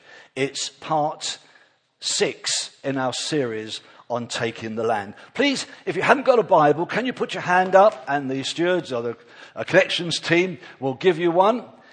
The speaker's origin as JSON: {"language": "English", "town": "Bognor Regis", "region": "South East England", "country": "United Kingdom", "said": "I'm from Bognor. We live in Bognor. We've been there 4 years."}